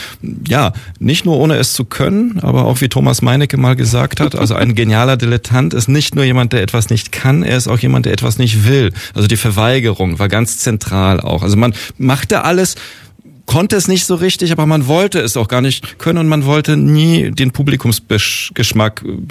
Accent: Berlin, Germany; Ich bin in Kreuzberg aufgewachsen, also ich habe noch in West-Berlin gelebt, aber da war ich ein Kind

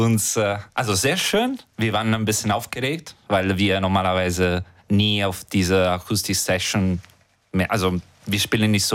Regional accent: Germany; Also ich komme aus Deutschland

